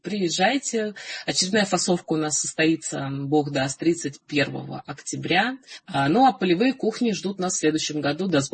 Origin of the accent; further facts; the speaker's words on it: Moscow, Russia; born there; Я родилась в Москве. Родители не были воцерковлены.